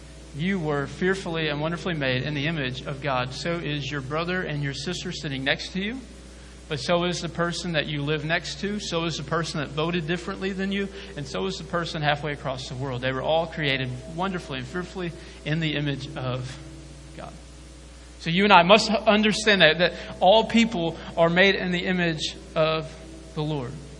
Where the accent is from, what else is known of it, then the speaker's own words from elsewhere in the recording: Hopewell, United States; also born or lived in Springtown; I grew up in Springtown. I grew up in Hopewell. That's where I was born and raised.